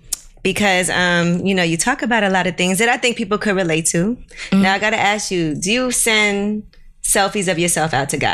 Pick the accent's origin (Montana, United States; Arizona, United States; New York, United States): New York, United States; Brooklyn; I mean, look, I'm from Brooklyn.